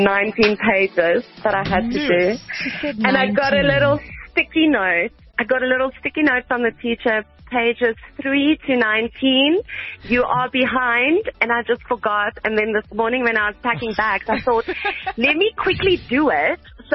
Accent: Benoni, Gauteng, South Africa; I'm from Benoni.

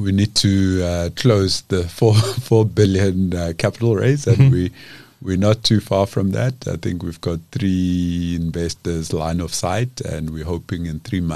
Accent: Soshanguve, Gauteng, South Africa; Soshanguve, we come from Soshanguve. My parents had a home.

